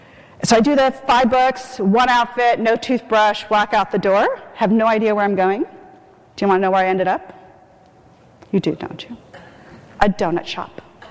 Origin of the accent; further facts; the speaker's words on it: India; As a girl, as an Indian Islamic girl, my job, my value, was to marry well.